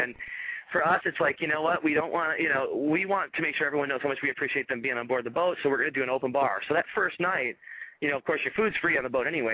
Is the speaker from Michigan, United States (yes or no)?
yes; Detroit, Michigan, United States; they opened their show at the Detroit Tiger Stadium, and I'm from Detroit.